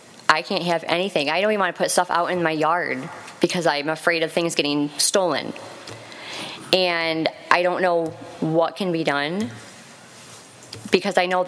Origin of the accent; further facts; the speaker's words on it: New Lothrop, Michigan, United States; because I grew up in New Lothrop, and I grew up coming out here to Owosso and visiting here my whole life